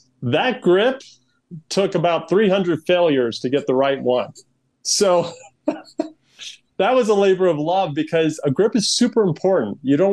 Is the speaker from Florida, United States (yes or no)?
no; Arizona, United States; I'm from Arizona, so the sweating part we know